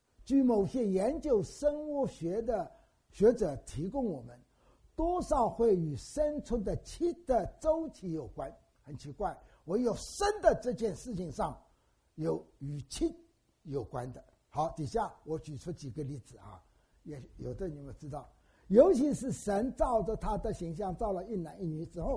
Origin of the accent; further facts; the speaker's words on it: China; 所以我觉得神对我们中国人特别优待